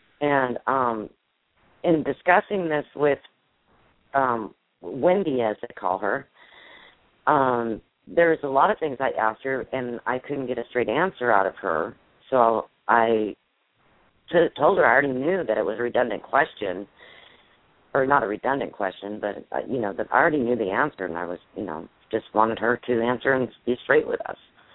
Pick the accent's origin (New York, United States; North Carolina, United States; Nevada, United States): North Carolina, United States; right here out of North Carolina where I'm from, just a couple hours away from here.